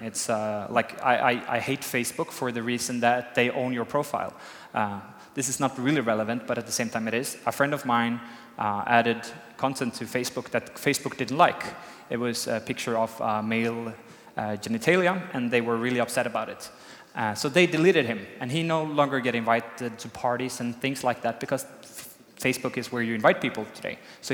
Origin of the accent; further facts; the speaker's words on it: Sweden; English is a second language; I come from Sweden. We have a socialist background. We don't like classes in Sweden.